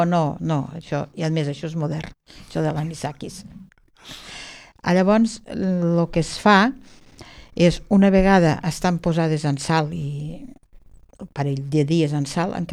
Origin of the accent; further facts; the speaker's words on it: Tarragona, Catalonia, Spain; em vaig criar més de menuda, estava a Tarragona amb els abuelos, de part de mare